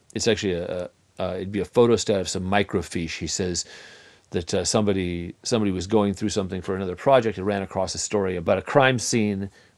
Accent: West Coast, United States; now in US South; And I moved to the South from the West Coast, where a lot of places are only, you know, 100 years old or less, where I grew up.

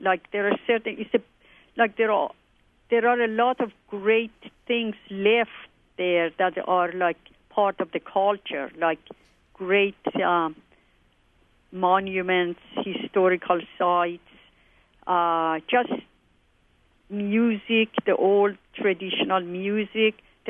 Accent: Iran; as so many other things that has to do with my growing up in Iran.

